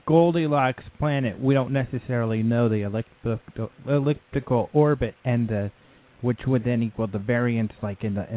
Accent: Colorado, United States; I'm from Colorado, so, and I've only been here a couple of years, so.

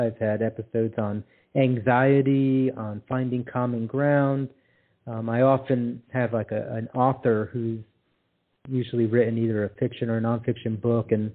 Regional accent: West Paterson, New Jersey, United States; now in Texas, United States; I grew up in West Paterson, New Jersey.

